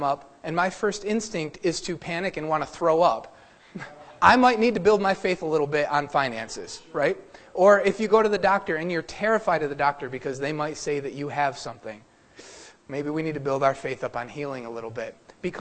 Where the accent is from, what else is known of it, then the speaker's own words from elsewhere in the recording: United States; I'm American. I don't need to obey nobody. I mean, 1776, my forefathers came to this land so I wouldn't have to obey anybody ever again in my life